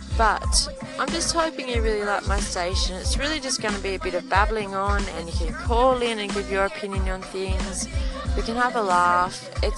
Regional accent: Australia; I'm from Australia

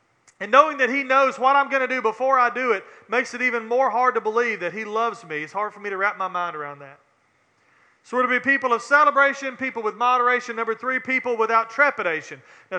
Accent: the South, United States; born there; I was born in the South. My granny took me to church.

